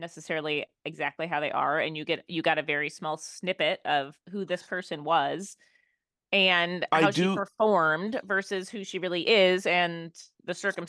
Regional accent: Chicago, Illinois, United States; now in Indianapolis, United States; And I grew up in Chicago. All we have there is steakhouses.

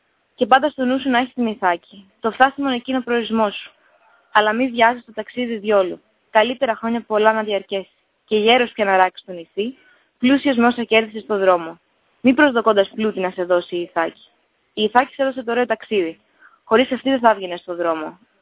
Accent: Greece; because I'm from Greece

